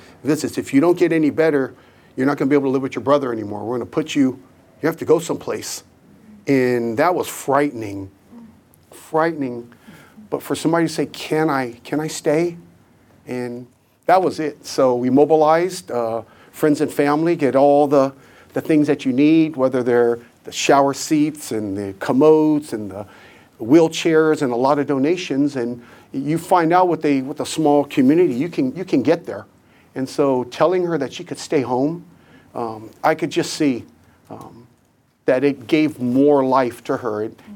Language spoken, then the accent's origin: English; Oakland, California, United States; I grew up the street from Highland my entire life, born and raised in Oakland.